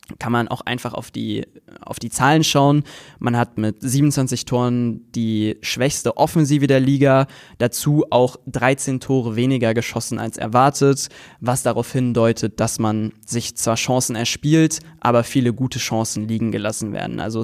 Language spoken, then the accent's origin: German; Cologne, North Rhine-Westphalia, Germany; als Kölner nicht ganz so intensiv.